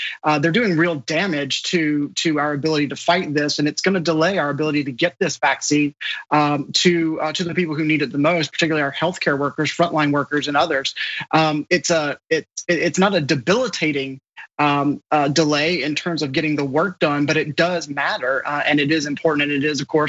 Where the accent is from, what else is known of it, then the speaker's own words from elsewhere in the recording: South Carolina, United States; I'm from South Carolina, so I know firsthand.